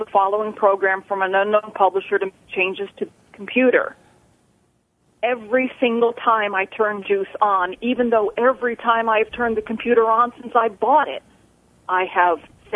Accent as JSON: {"language": "English", "town": "Queensbury", "region": "New York", "country": "United States", "said": "Well, I'm … from Queensbury, but today I'm in Lake Luzerne."}